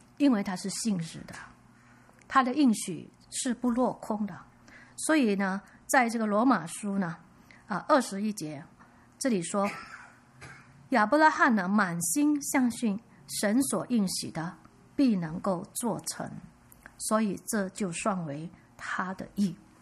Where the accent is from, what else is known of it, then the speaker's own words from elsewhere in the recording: Malaysia; moved away as an adult; now in Vancouver, Canada; 我们来加拿大温哥华买了第一间的房子，我们来了5年，我是马来西亚来的，来了5年。